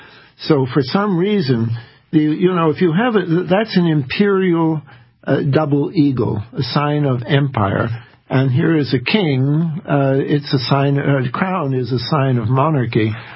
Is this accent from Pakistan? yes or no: no; Canada; now in United States; I'm not even an American. I'm a Canadian, but I like America.